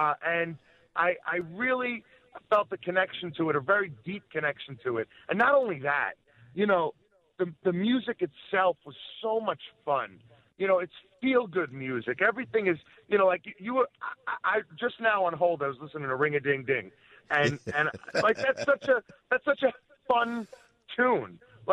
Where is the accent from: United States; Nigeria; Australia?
United States; New York; Well, my family, my father is from Bensonhurst, my mother's from Greenpoint, and I grew up on Long Island. So I'm Brooklyn by injection.